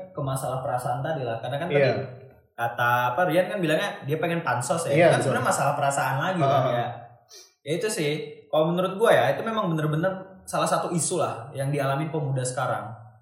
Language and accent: Indonesian; Bogor, West Java, Indonesia; Di Bogor, gue lihat kan gue orang Bogor sih ya.